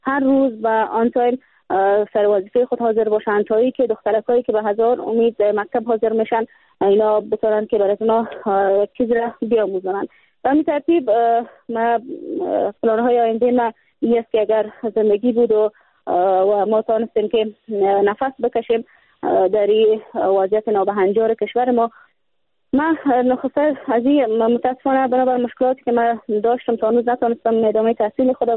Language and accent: Persian; Afghanistan; به ولسوالی این قریه و به ولایت ما و کل افغانستان ما